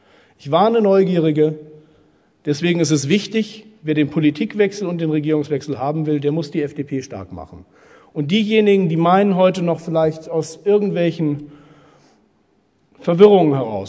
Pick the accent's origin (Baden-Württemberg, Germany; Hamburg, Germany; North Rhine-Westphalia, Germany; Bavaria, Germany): Baden-Württemberg, Germany; Heidelberg; wo ich herkomme in Heidelberg in der Rhein-Neckar-Region